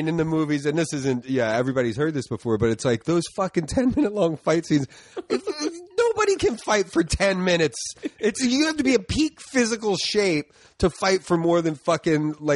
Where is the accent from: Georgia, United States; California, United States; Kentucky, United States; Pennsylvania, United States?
Pennsylvania, United States; Philadelphia; I grew up in the Northeast, like Tacony, Mayfair section of Philly.